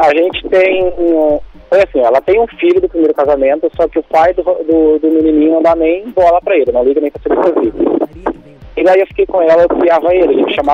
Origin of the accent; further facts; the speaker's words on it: Triunfo, Rio Grande do Sul, Brazil; Triunfo, onde tem o polo petroquímico aqui no Rio Grande do Sul.